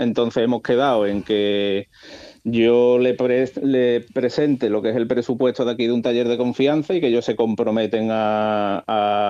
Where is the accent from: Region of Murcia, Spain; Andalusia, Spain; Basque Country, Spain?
Andalusia, Spain; Seville; Yo soy de Sevilla